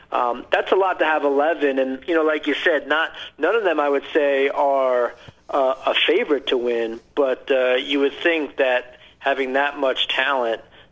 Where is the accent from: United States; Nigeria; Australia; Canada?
United States; New York City, New York; I grew up right outside of Shea Stadium